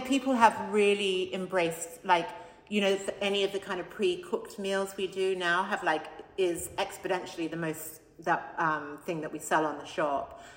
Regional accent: Australia; I came from a super healthy house growing up in Australia.

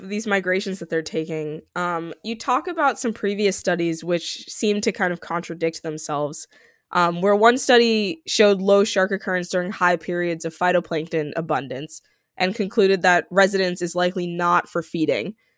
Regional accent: California, United States; I grew up in California for my entire life and had no idea that there were basking sharks.

